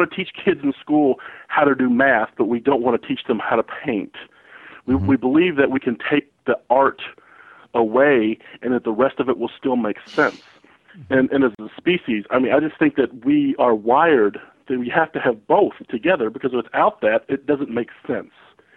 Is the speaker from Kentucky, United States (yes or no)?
yes; Kentucky, United States; You know, I grew up in Kentucky, and, you know, home of Daniel Boone.